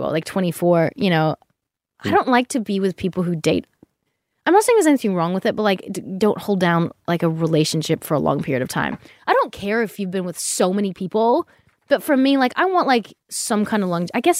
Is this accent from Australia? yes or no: yes; Australia; accent: Australian; now in United States; Because my Australian accent kept coming out, and so I just decided to speak in an American accent, and then my tongue placement went wrong, remember?